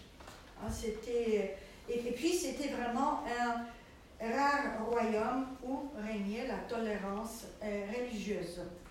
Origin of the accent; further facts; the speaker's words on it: Poland; Comme je suis polonaise, donc je peux vous dire, hein, c'était un pays